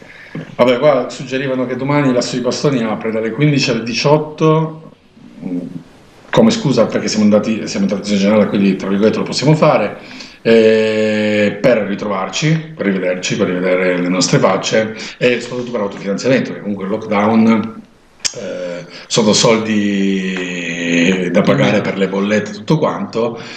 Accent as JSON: {"language": "Italian", "town": "Turin", "region": "Piedmont", "country": "Italy", "said": "da torinese non posso che scegliere una canzone che identifica questa città"}